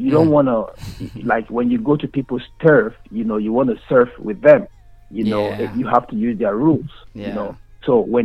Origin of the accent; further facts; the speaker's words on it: Benue, Nigeria; So I'm from Nigeria. I'm from Benue State.